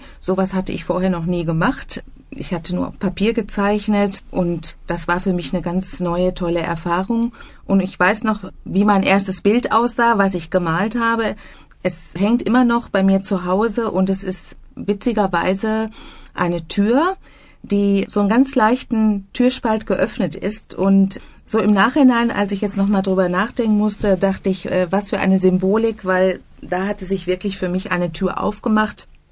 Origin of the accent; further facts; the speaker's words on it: Bielefeld, North Rhine-Westphalia, Germany; moved away as an adult; now in Iserlohn, Germany; meine Heimatstadt Bielefeld zu verlassen